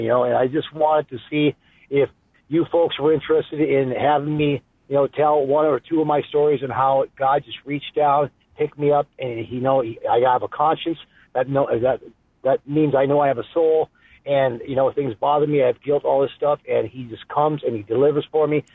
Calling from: North Dakota, United States; North Dakota.

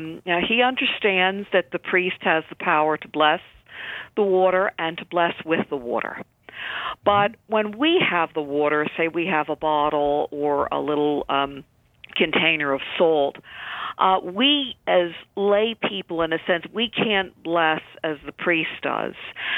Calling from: Lansdale, Pennsylvania, United States; I'm calling from Lansdale, Pennsylvania.

